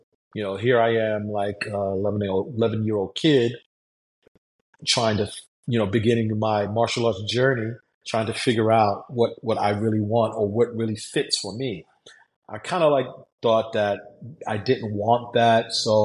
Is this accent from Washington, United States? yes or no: no; New York, United States; as growing up in New York, I always tell my students that people connect to martial arts for different reasons.